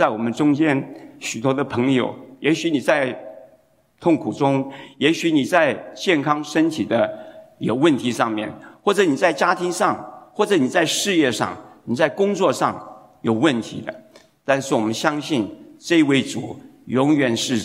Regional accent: Hsinchu, Taiwan; 那我记得我小的时候是在新竹长大的，新竹的时候生活非常的艰苦啊！我记得新竹在家里面的时候，我们家里有四个孩子，那生活很艰苦。

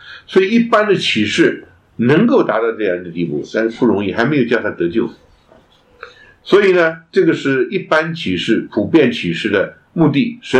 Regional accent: China; 我们中国人说三尺之上有神明嘛

